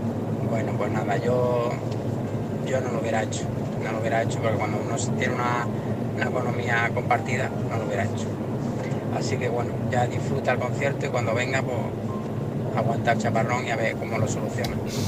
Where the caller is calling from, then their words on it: Algeciras, Andalusia, Spain; de Algeciras.